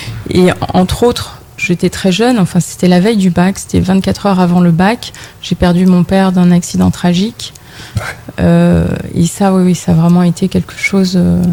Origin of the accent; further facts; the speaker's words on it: Regina, Saskatchewan, Canada; J'ai grandi à Regina, même si je suis partie revenue, je continue de revenir inlassablement